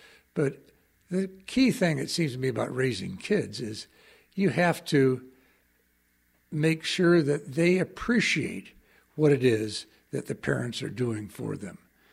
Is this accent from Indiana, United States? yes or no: yes; Indianapolis, Indiana, United States; I grew up in Indianapolis, Indiana. My father was a physician. My mother was a homemaker.